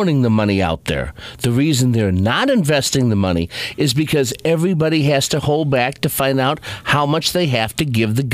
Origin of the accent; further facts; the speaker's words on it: Wisconsin, United States; Look, I'm from Wisconsin, okay?